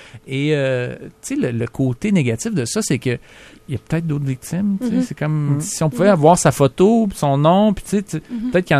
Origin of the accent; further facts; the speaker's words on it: Quebec, Canada; Non, je viens du Québec, tu sais, je suis fier de mes racines, je suis fier de ma langue.